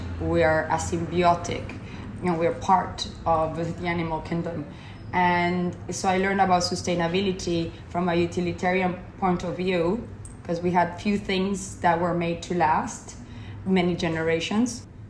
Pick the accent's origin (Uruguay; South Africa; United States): Uruguay; I grew up in Uruguay in South America, which is a small country between Argentina and Brazil. It's actually the size of England. But between these two giants, we are small. And I grew up in the middle of a ranch that my mother still lives there.